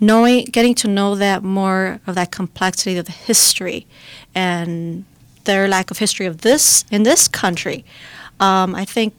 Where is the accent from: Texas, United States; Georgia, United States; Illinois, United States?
Illinois, United States; Chicago; born there; even though I was born here in Chicago, actually. But my parents migrated from Mexico.